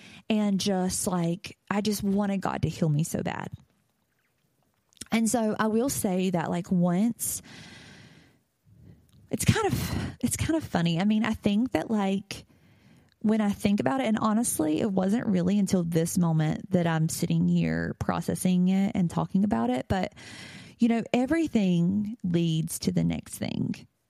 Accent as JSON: {"language": "English", "region": "North Carolina", "country": "United States", "tie": "born or raised there", "said": "decide that we're going to move back to North Carolina, and we decide that we're going to come back to my hometown"}